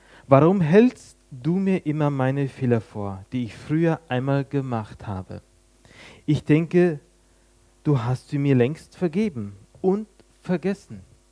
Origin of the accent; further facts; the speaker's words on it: Germany; ich wollte eigentlich zu Hause sein, bei meiner Heimatgemeinde in Deutschland